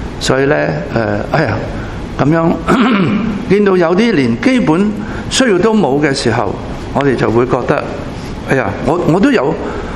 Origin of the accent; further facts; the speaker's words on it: Hong Kong; 我们香港人经常讲没什么，没免费午餐的嘛